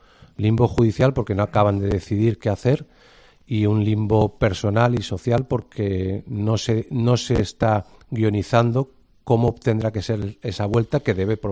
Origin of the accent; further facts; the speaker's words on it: Spain; como español y como monárquico